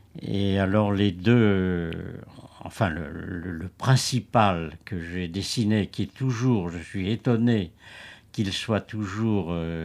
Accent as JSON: {"language": "French", "region": "Hauts-de-France", "country": "France", "tie": "born or raised there", "said": "j'ai passé mon enfance dans le Nord, et en particulier la guerre"}